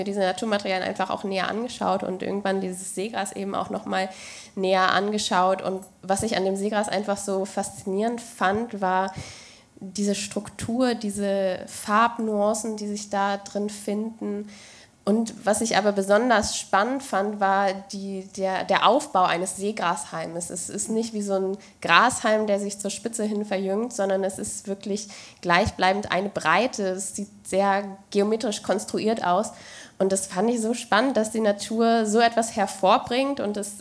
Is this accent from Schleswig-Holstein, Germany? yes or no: yes; Glücksburg, Schleswig-Holstein, Germany; in dem Ort, wo ich aufgewachsen bin, in Glücksburg, gab es natürlich auch die Kurstrände